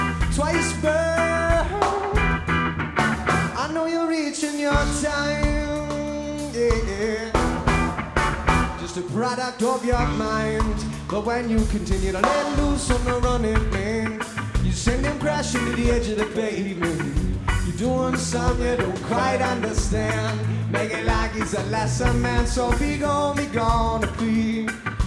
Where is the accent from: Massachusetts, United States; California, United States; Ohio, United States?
Massachusetts, United States; Boston; We're from Boston, Mass.